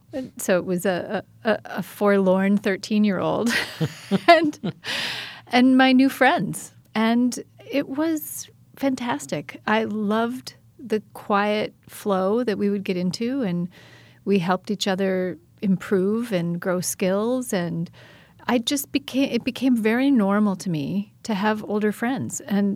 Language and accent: English; Janesville, Wisconsin, United States; typical middle school experience growing up in Janesville, in any place really, it was just hard.